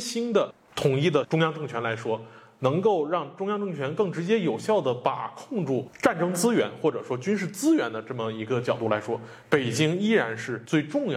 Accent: Northeast China, China; 因为我是东北人

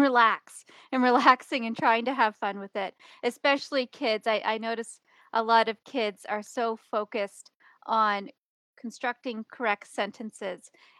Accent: New Brunswick, Canada; also born or lived in Beijing, China; I'm from the East Coast of Canada in New Brunswick. I spent 3 years living in Beijing, and I've also lived in some other countries overseas, and I've been back in Canada for the last 5-6 years now.

